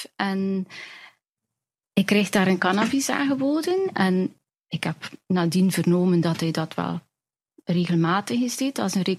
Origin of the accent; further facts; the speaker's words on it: West Flanders, Belgium; now in Evergem, Belgium; Ik ben afkomstig van West-Vlaanderen, okay. Maar ik woon inmiddels nu al 30 jaar in Evergem.